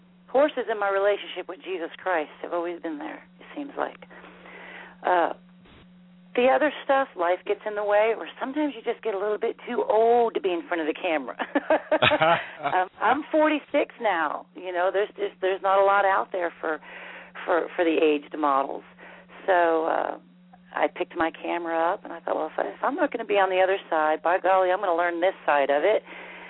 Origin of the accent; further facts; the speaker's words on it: Lewisburg, Tennessee, United States; I'm from Marshall County originally, Lewisburg area